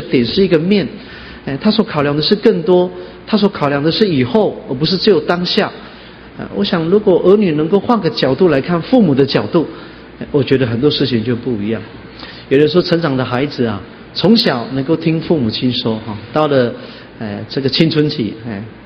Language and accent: Chinese; China; 我们中国人啊常常提到一个观念